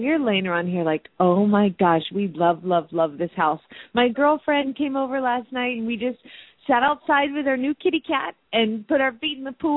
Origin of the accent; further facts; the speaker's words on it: Phoenix, Arizona, United States; from Phoenix, Arizona